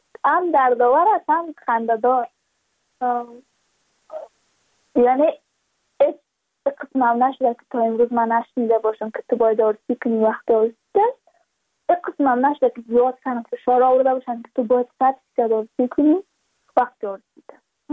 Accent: Badakhshan, Afghanistan; چون ما از بدخشان هستیم، یعنی منطقه دور دستش

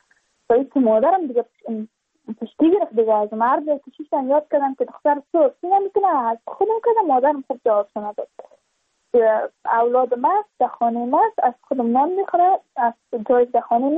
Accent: Badakhshan, Afghanistan; ما از بدخشان هستیم، یعنی منطقای دور دستش

